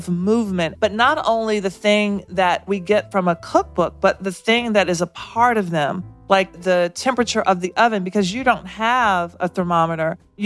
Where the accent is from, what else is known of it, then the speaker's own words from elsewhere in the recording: the South, United States; now in New York City, United States; It was the least I could do as a Southerner in New York City.